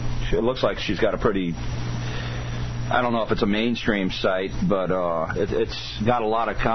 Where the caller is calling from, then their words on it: New York, United States; The Jew-infested Catskills.